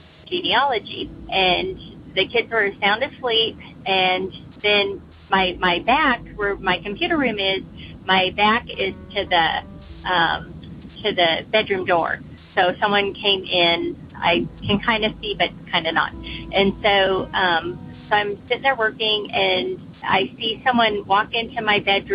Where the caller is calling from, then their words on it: Virginia, United States; also born or lived in California; I'm calling from Southwestern Virginia.